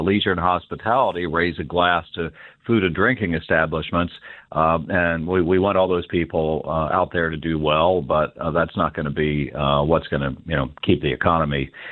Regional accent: Kansas, United States; you know, I grew up in Kansas.

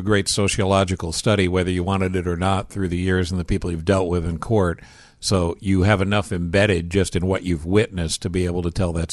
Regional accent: New York, United States; Well, I mean, I grew up in New York. It's an East Coast sensibilities thing, too

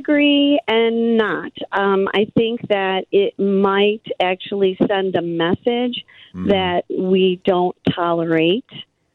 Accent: Illinois, United States; I was born and raised here in Illinois

